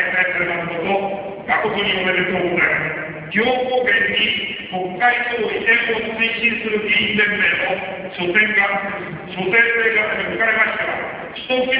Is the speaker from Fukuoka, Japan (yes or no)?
no; Kyoto, Japan; 私も京都出身でございますから